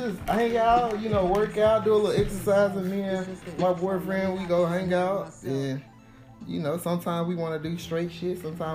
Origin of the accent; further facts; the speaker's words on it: Selma, Alabama, United States; now in Birmingham, United States; I just lived in New York a short time. But I'm from Selma. And then I moved up here in Birmingham in 2012.